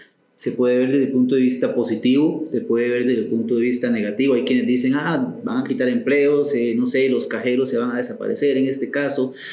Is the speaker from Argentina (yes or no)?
no; Costa Rica; en mi país, en Costa Rica, todavía estamos muy acostumbrados a las largas filas